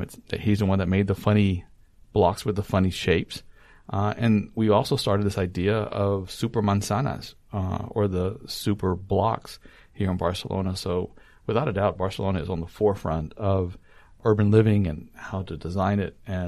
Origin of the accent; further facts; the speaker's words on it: United States; I said dollars. I'm sorry. I'm American.